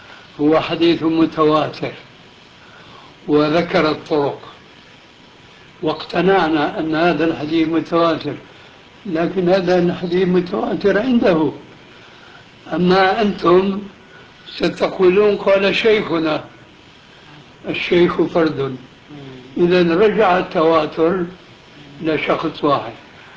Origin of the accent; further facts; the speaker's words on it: Syria; لابد أنكم سمعتم بحجب معروف هنا وعندنا في سوريا، حزب التحرير.